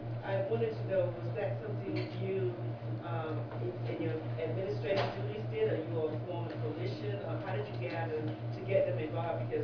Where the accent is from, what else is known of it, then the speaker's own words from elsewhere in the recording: Atlanta, Georgia, United States; I'm from the Atlanta, and Greenfield is